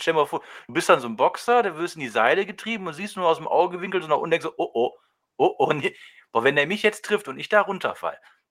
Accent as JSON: {"language": "German", "town": "Düsseldorf", "region": "North Rhine-Westphalia", "country": "Germany", "tie": "born there", "said": "Ja, als gebürtiger Düsseldorf. Ich meine, gut, ich wohne jetzt zwar im Bergischen, aber ist auf ein halbes Stündchen von hier"}